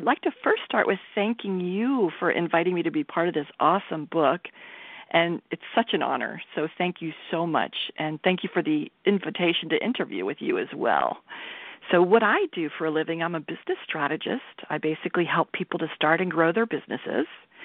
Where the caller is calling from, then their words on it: Napa, California, United States; I am here from Napa, California.